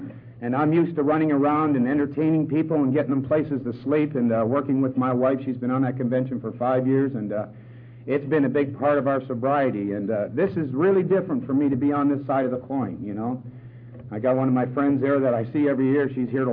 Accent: Nova Scotia, Canada; I come from a funny part of Canada. I come from Nova Scotia. And that's on the far east part of the country. It's about 500 miles from Newfoundland. I was brought up in a small town in Nova Scotia, and I was brought up by the railroad tracks, a rather rough part of town.

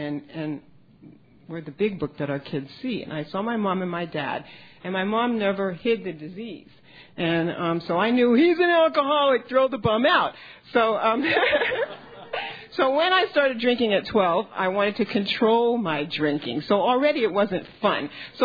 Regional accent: Woodside, New York, United States; anybody here from New York, I grew up in Woodside, in the Woodside Projects, and I was 5 years old

